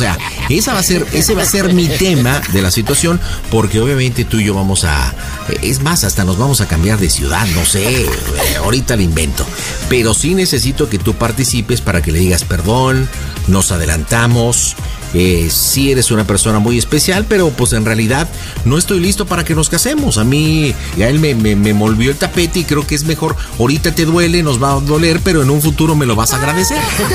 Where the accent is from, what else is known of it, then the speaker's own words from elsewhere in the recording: Chiapas, Mexico; Y yo vine de Chiapas